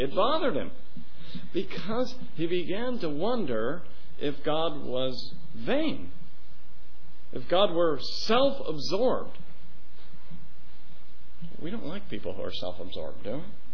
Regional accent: Oregon, United States; My father was a nurseryman, and I grew up outside of Salem, Oregon

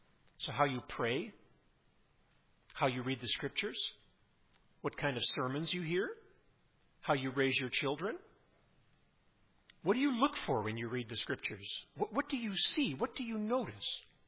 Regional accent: Nigeria; also born or lived in Colorado, United States; I grew up in Nigeria in the mission field.

